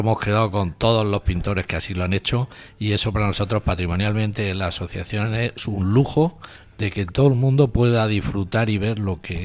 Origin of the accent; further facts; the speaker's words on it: Region of Murcia, Spain; Somos huertanos y somos muy agradecidos.